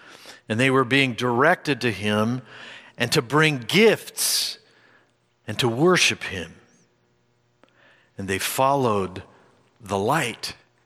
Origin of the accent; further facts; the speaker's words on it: Hollywood, California, United States; As a young lad growing up in Hollywood, I was always disappointed when it was set up in sometime in late November.